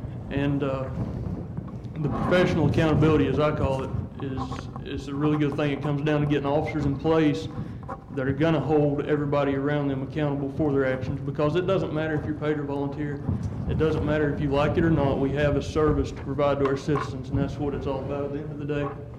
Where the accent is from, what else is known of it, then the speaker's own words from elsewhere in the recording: Weaverville, North Carolina, United States; I'm from Weaverville, North Carolina.